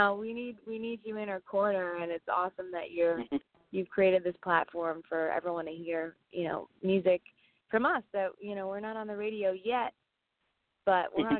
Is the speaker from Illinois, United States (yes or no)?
no; New York, United States; Yeah, I'm actually, I've been back and forth from New York to Nashville, and like you know, I'm from New York